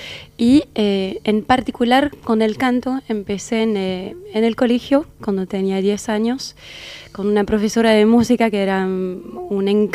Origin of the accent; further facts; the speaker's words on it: France; Así que soy francesa, sí.